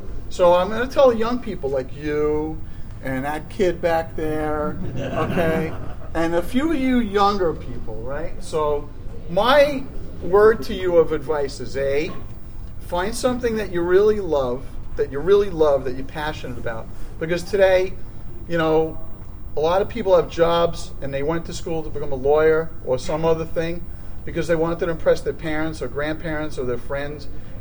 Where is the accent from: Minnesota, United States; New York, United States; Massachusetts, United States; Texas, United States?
New York, United States; Brooklyn; I'm from Brooklyn. I'm a Brooklyn street operator. I'm Italian.